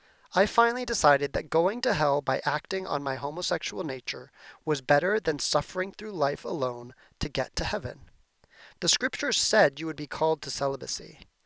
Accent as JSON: {"language": "English", "town": "Billings", "region": "Montana", "country": "United States", "tie": "born or raised there", "said": "Petro Hall on the campus of Montana State University Billings in Billings, Montana. I was moving back to my hometown to manage a dormitory of 300 students."}